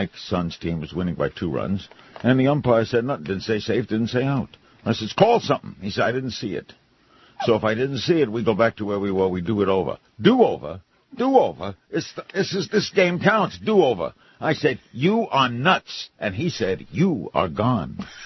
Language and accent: English; Brooklyn, New York, United States; now in Los Angeles, United States; Just the way we grew up in Brooklyn. me and Herbie and Sid and Asher.